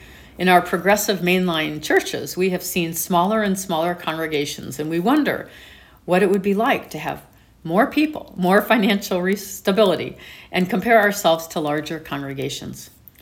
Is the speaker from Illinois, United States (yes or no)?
yes; Urbana, Illinois, United States; I grew up in Urbana, Illinois, and attended Urbana High School, 2 hours south of here.